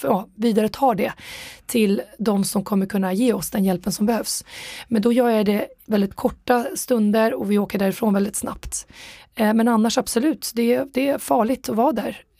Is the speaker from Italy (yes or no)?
no; Sweden; born there; Så att jag är född i Sverige och så, men...